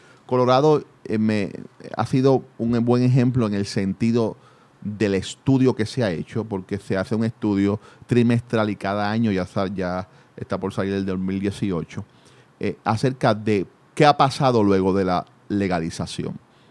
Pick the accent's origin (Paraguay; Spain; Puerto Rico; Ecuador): Puerto Rico; que tenemos como los puertorriqueños que somos